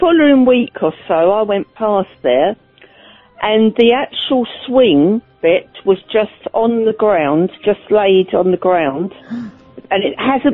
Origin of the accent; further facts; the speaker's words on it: Holland-on-Sea, East of England, United Kingdom; because as you know, I'm from Holland-on-Sea in Essex.